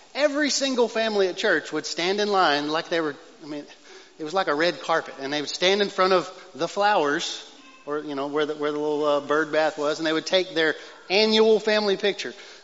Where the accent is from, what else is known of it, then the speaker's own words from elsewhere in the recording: Texas, United States; So we go back to East Texas this weekend, and driving around my hometown, and apparently I'm getting old enough that memories start to kind of hit different.